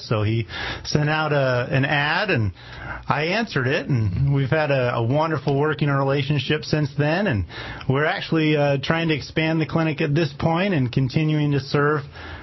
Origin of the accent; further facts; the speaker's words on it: Pacific Northwest, United States; I'm originally from the Northwest, and my wife and I wanted to get back in this area.